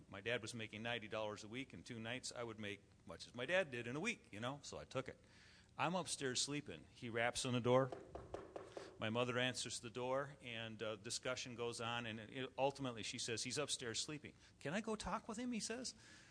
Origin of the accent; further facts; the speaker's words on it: Flint, Michigan, United States; I did not grow up in a Christian home. I'm from Flint, Michigan.